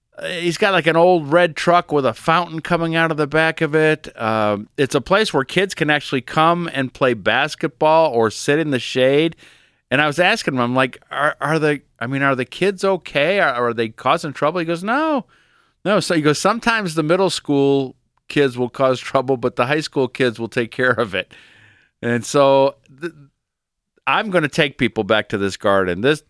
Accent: Ohio, United States; let's the three of us spend a day in Ohio, since we're all three from Ohio.

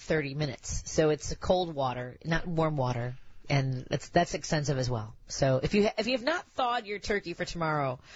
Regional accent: Illinois, United States; I grew up on Northwest Highway above what used to be the TCF Bank. It's now the Edward Fox Photography Studio.

